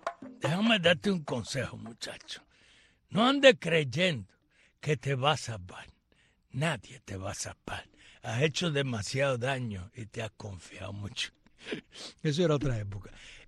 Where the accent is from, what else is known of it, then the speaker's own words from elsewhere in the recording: Cuba; que soy una cubana para el bien y no para el mal.